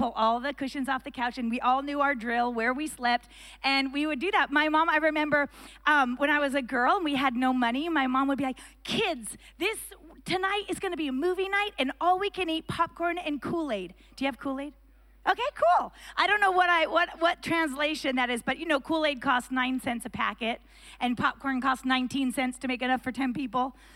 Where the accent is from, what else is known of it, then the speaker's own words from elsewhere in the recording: Pacific Northwest, United States; I was raised in the Pacific Northwest, and my family, for vacation, my dad used to be a Marine.